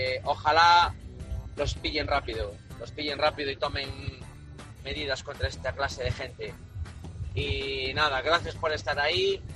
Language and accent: Spanish; Pontevedra, Galicia, Spain; de Pontevedra, hablé ayer con vosotros por antena.